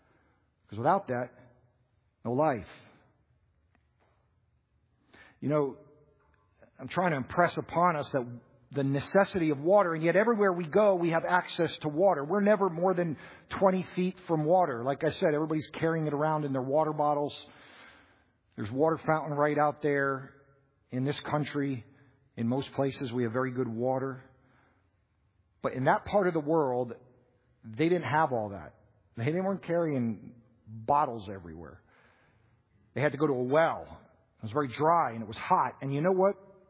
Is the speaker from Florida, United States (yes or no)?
yes; Florida, United States; Now, growing up in Florida, where it's hot year round, we indeed know what it is to be thirsty.